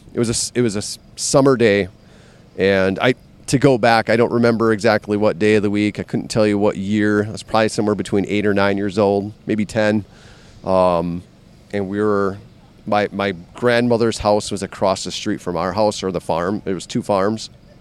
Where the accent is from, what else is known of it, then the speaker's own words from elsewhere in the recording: Wisconsin, United States; I grew up in Wisconsin my whole life. Grew up in between Chilton and Hilbert on a farm.